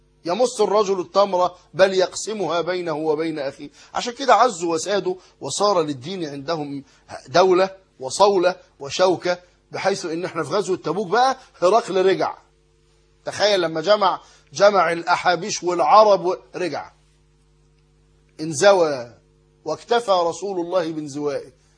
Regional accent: Egypt; انتوا عارفين المثل الدارج عندنا في مصر

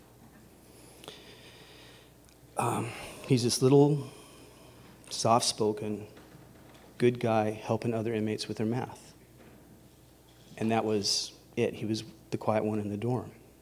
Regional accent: Chad; English is a second language; I was a math professor in Chad. It's like, you're from where? I'm from Chad.

